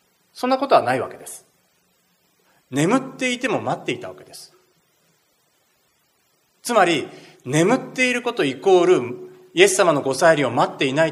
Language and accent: Japanese; Toyama, Japan; 私の実家は富山なんですけど